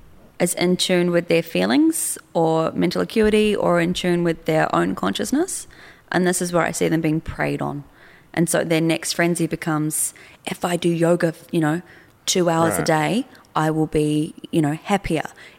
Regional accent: New Zealand; Well, I'm from New Zealand. Our history is what, 130 years old at best?

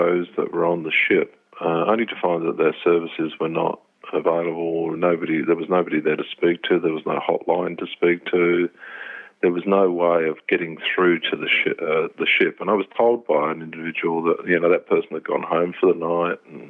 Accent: England, United Kingdom; now in Brisbane, Australia; So, yeah, I was Brisbane-based. I immigrated over from England in 78. I just came straight to Brisbane and really kind of made that the place that I wanted to stay in.

